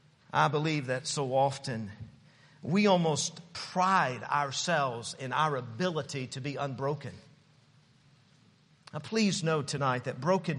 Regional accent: Knoxville, Tennessee, United States; I was from Knoxville, Tennessee. I never had really been out of Tennessee, you know.

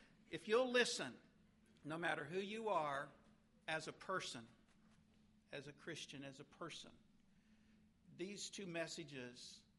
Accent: Sacramento, California, United States; also born or lived in Redding; I was born in Redding, California, Northern California, at the foot of Mount Shasta, an 8,000-plus foot mountain, snow-capped year-round. The city wrapped around kind of that area. Grew up in Sacramento, California, and the Lord brought me over to the East Coast

